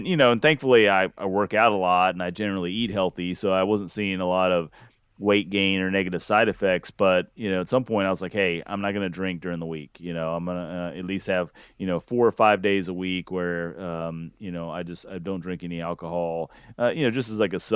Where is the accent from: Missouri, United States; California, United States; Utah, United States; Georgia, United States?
Georgia, United States; also born or lived in South Texas; I was born in Georgia and lived there for a while, moved to South Texas, and then moved back to Georgia and back to South Texas.